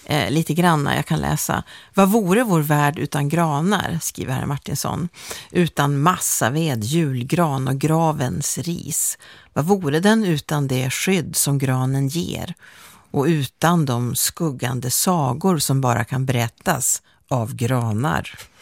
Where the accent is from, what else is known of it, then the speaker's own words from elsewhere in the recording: Norrbotten County, Sweden; now in Stockholm, Sweden; när jag flyttade ner till Stockholm från Norrbotten